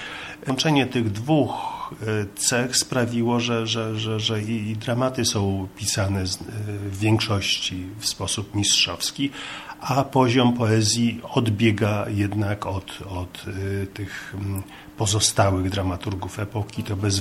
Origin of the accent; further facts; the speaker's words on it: Sopot, Pomeranian Voivodeship, Poland; also born or lived in Poznań; Ja jestem z Sopotu, więc to był powrót do domu.